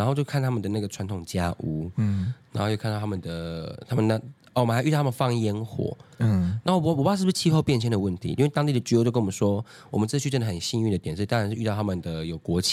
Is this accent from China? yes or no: no; Taiwan; 像我们台湾人玩水可能不太会选择在早上十一点到下午两点这个区间，